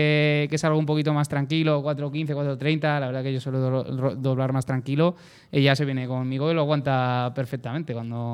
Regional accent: Zaragoza, Aragon, Spain; yo soy de Zaragoza, al final es una ciudad, pero no es el monstruo que es Madrid

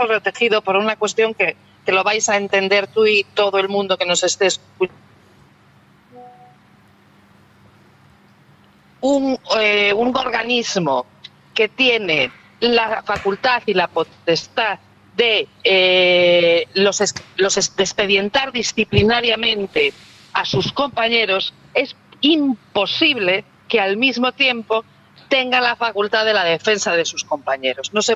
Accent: Ferrol, Galicia, Spain; en mi pueblo, de donde yo soy, de aquí de Ferrol

